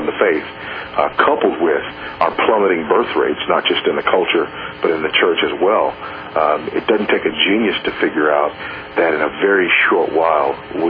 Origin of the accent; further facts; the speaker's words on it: Los Angeles, California, United States; now in Houston, United States; Yeah, I grew up in Los Angeles.